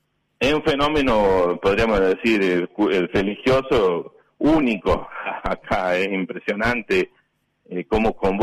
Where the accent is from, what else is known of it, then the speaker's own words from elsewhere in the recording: Córdoba, Argentina; moved away; yo soy cordobés y vine aquí en el año 2001, pero yo de chico me crié sabiendo de Mamerto Esquiú